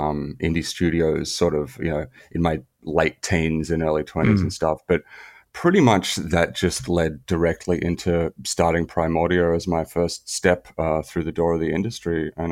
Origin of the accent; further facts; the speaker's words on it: Melbourne, Victoria, Australia; No, I grew up in Australia. So I'm a Swiss national and Australian national dual citizen. But grew up here in Melbourne, Australia. Although apparently my accent isn't strong enough, because a lot of people here in Australia are like, are you from America?